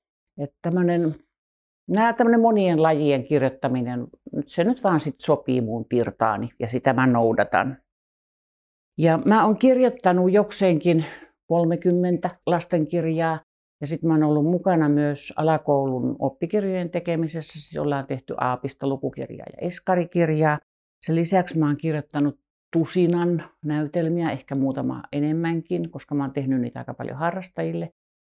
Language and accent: Finnish; Tampere, Pirkanmaa, Finland; ja olen tamperelainen kirjailija, käsikirjoittaja ja näytelmäkirjailija.